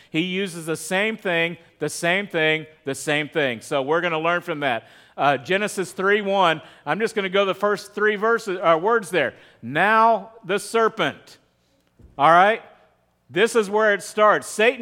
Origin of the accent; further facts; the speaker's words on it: Texas, United States; I grew up in West Texas, and you know, we learned you don't just flip over any rock there without making sure that you're not flipping over somebody's home, right?